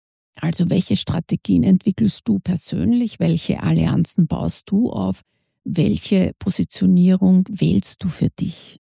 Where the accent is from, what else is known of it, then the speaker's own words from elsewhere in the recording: Austria; weil das bei uns in Österreich so negativ konnotiert ist